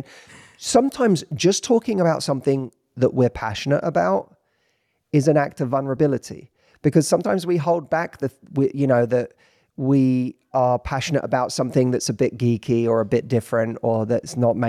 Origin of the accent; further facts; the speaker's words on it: England, United Kingdom; I'm English, by the way, before anyone makes the connection that I must be Australian.